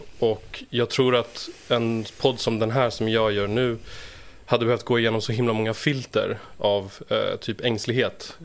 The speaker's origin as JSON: {"language": "Swedish", "country": "Jordan", "tie": "born or raised there", "also_born_or_lived": "Egypt", "said": "jag är uppvuxen i Mellanöstern. Mm. I Egypten och Jordanien. Och i Jordanien, där liksom gick jag gymnasiet och där är alla mina barndomsvänner kommer därifrån."}